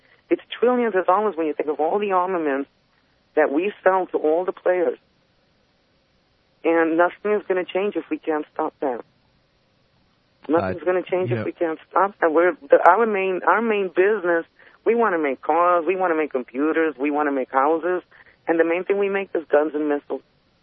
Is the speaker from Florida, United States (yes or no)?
no; New York City, New York, United States; I love Jews. I'm a New Yorker.